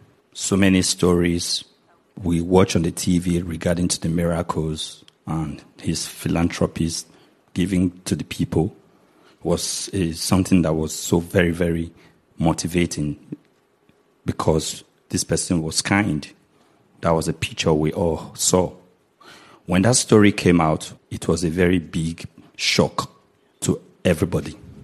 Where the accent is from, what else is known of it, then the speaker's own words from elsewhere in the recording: Nigeria; because I'm from Nigeria, I grew up in Nigeria